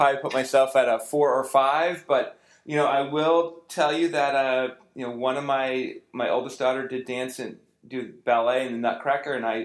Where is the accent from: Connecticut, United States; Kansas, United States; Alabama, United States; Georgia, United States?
Connecticut, United States; now in San Carlos, United States; Sure, so I grew up in Connecticut and in a town that was similar in terms of, I would say, culture of San Carlos, much about half the size